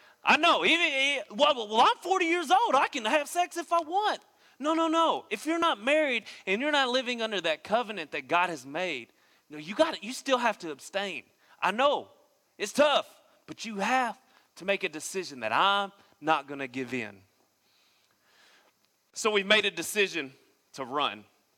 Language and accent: English; Tennessee, United States; I'm from Tennessee. I don't dress like I'm country, but in my heart, I really am country.